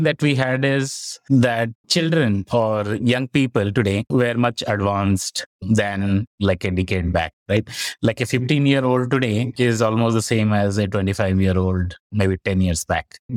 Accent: India; I'm originally from India and India is growing as a big market

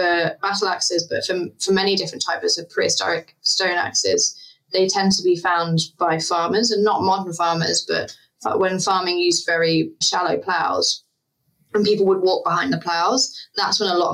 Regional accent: East of England, United Kingdom; I grew up in East Anglia, and flint is amazingly abundant there

